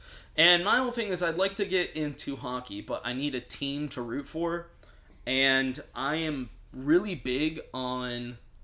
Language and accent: English; Raleigh, North Carolina, United States; born there; Yeah, most of my family's from there. Yeah, that's like almost all my grandparents live there.